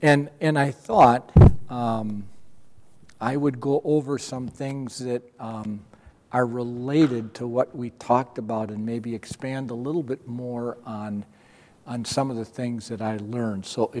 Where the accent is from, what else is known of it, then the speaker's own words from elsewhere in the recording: Milwaukee, Wisconsin, United States; I grew up in Milwaukee, Wisconsin. And I grew up in a very strong Roman Catholic family.